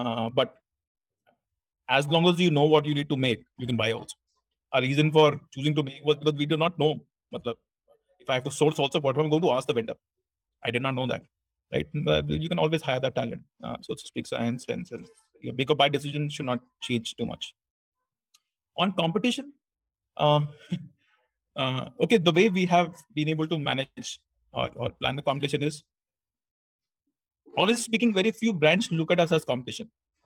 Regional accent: Meerut, Uttar Pradesh, India; So if you say these three, I didn't move at all. You know, I'm born and brought up in Meerut. My schooling was very stable.

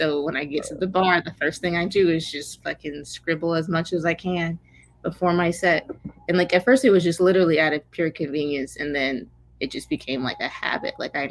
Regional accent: Portland, Oregon, United States; I'm from Portland and a lot of other comics are not from here. So I have family and I have friends who don't do this shit at all.

